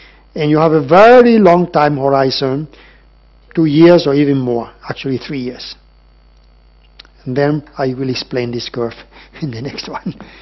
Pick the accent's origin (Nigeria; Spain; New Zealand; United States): Spain; I come from Spain, and the reports were very unreliable